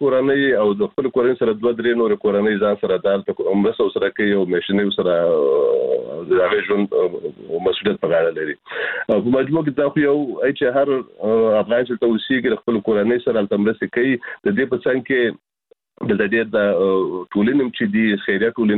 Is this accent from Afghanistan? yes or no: yes; Kunar, Afghanistan; now in Germany; د کونړ نه راغلی یم،